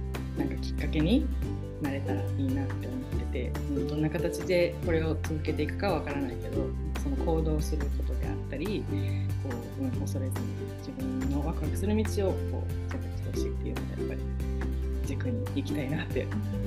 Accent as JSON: {"language": "Japanese", "country": "United States", "tie": "born or raised there", "lives_now": "Japan", "said": "本帰ってきたら日本人だけど、まあ、日本で育った子たちとは違って、うん、やっぱりなんかアメリカ育ちの子みたいな感じだったから"}